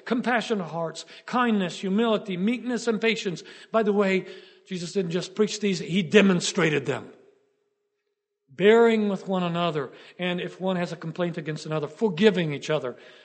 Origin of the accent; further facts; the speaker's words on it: Florence, Tuscany, Italy; if I could go downtown in the city where I grew up in Florence